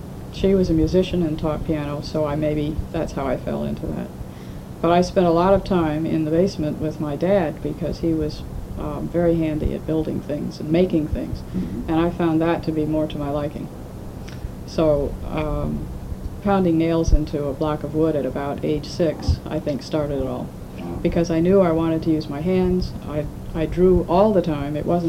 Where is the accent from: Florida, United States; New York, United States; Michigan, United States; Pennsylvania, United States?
New York, United States; Larchmont; also born or lived in Mount Vernon; Basically, I was born in Mount Vernon, New York, but I grew up in Larchmont, New York, not far from there. It's a suburb of New York City.